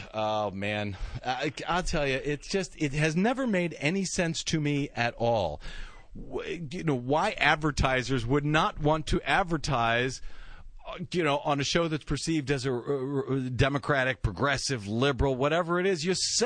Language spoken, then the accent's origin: English; St. Louis, Missouri, United States; I'm from St. Louis, Missouri, originally.